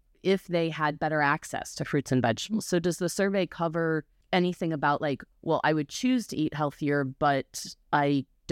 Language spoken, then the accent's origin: English; Indiana, United States; born there; I was born in Indiana